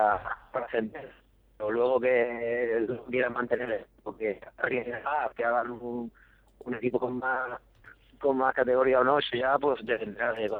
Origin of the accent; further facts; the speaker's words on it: Santa Cruz, Region of Murcia, Spain; Yo soy de Santa Cruz, que está muy cerquita de Beniel